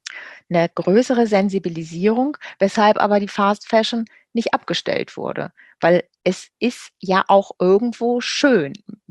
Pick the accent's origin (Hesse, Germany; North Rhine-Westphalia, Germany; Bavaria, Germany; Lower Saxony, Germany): Lower Saxony, Germany; Salzgitter; Ich komme aus Niedersachsen, in Salzgitter geboren.